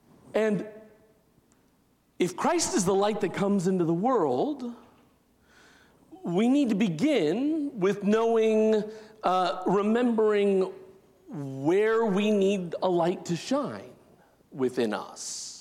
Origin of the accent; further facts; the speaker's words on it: Arizona, United States; But it reminds me of some of you know I'm from Arizona, and in the United Methodist tradition, my home conference, my annual conference was Arizona and Southern Nevada up to Vegas.